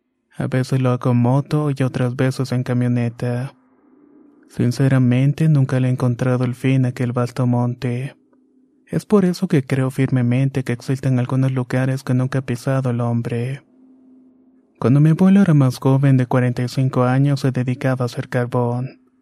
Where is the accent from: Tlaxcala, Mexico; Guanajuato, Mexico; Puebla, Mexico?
Tlaxcala, Mexico; San Felipe Hidalgo; Soy originario de San Felipe Hidalgo, un pequeño pueblo que no rebasa los 1200 habitantes. Esta es una localidad en Anacamilpan, Tlaxcala. Es en este lugar donde he vivido casi toda mi vida, a excepción de los años de la universidad.